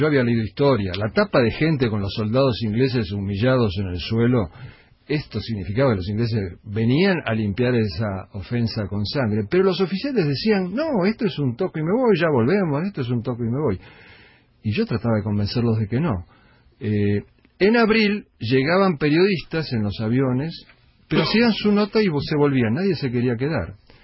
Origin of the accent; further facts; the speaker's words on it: Argentina; Y yo estaba feliz como argentino y me quería matar como periodista